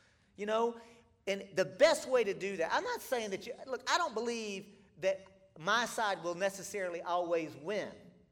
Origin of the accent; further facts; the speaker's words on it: Texas, United States; But I'm from Texas.